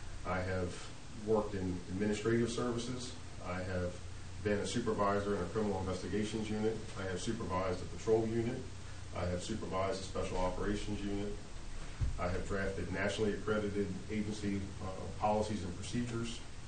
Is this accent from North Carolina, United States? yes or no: no; Ridgely, Maryland, United States; I grew up in a town not the size of Fellowsburg. I grew up in Ridgely, but it's a lot like Fellowsburg. There's not a lot for young people to do.